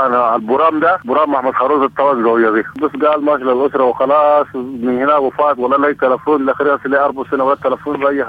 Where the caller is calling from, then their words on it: Nertiti, Central Darfur, Sudan; من ولاية وسط دارفور محلية نيرده